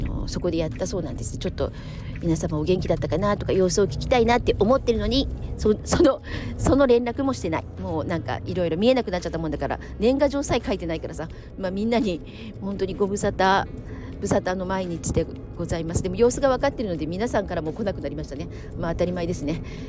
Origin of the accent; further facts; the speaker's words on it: Yutenji, Tokyo, Japan; 私生まれも育ちも祐天寺なんで